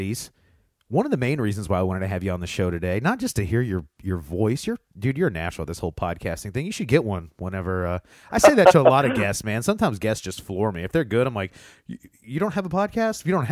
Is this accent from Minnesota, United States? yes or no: no; Indiana, United States; I always say Louisville because I'm actually from Indiana, so like I'm from like a whole 5 minutes north of there, but I've always called it Louisville.